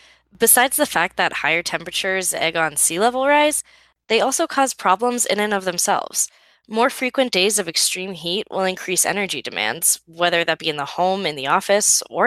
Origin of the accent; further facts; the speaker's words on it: Florida, United States; Okay, but I'm thinking about the citrus industry in my home state of Florida.